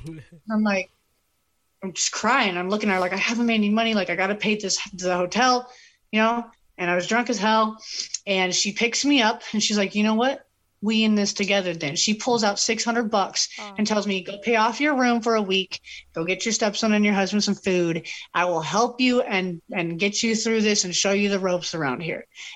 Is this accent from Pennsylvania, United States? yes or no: no; Alaska, United States; I personally, when I came down here from Alaska, I didn't know shit about how to make money at the clubs.